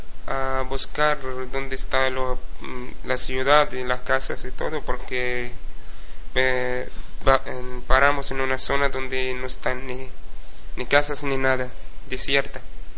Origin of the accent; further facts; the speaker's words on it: Laayoune, Western Sahara; De Laayoune.